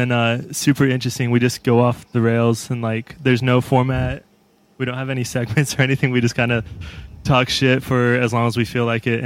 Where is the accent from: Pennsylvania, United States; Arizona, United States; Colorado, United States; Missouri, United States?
Arizona, United States; Tempe; now in Phoenix, United States; Yeah, we're from Tempe. We both live in Phoenix.